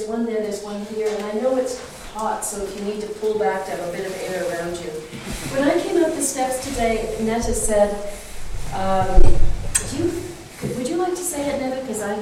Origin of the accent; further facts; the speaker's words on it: Seattle, Washington, United States; now in Edmonton, Canada; I come down from Edmonton, Alberta. I grew up in Seattle, Washington, in a Lutheran home.